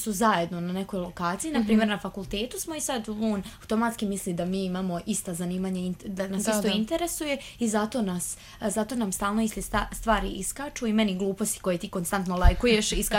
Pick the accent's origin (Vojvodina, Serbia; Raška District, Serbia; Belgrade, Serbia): Vojvodina, Serbia; Pančevo; Kažem, pa nisam ja odavde, ja sam iz Pančeva.